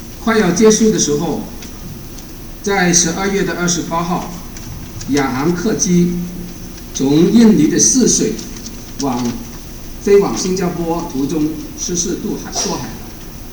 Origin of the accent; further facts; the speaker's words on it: Canada; 其实包括我们加拿大人，